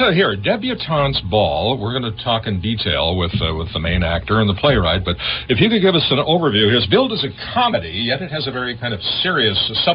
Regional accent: St. Louis Park, Minnesota, United States; I grew up in St. Louis Park, a western suburb of Minneapolis. Nice, average neighborhood, mostly people whose ancestors came from Northern Europe.

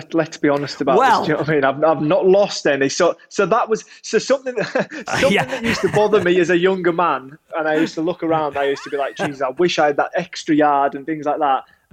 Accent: North West England, United Kingdom; Coming from where I came from, sort of where I grew up in West Cumbria

